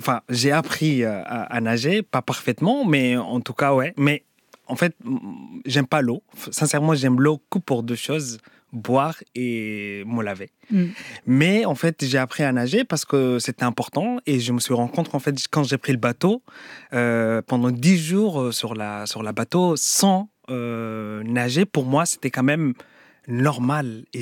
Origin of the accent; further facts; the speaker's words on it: Sudan; moved away; quand j'ai quitté le Soudan, j'avais pas le choix. Et le seul choix, c'était de partir en fait, d'arriver ici en Europe.